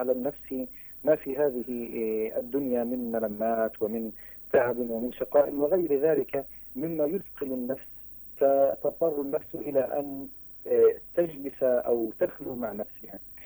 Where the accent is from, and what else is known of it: Palestine